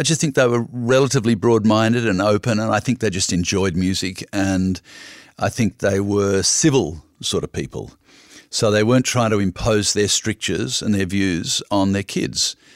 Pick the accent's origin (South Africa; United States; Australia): Australia; Sydney, New South Wales; I left home in 70, and instead of going to university in my hometown in the city of Sydney, I essentially went to the equivalent of Washington. I went to Canberra